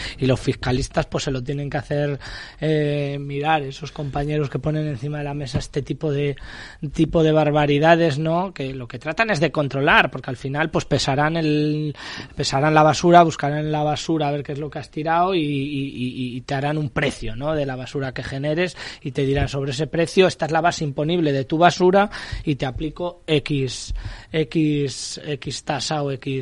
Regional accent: Peñaranda de Bracamonte, Castile and León, Spain; soy cofrade en mi pueblo de dos cofradías, pues Peñaranda de Bracamonte, mi pueblo.

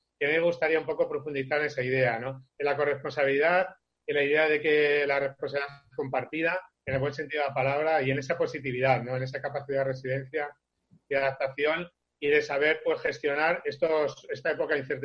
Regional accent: Peru; No es que los peruanos somos

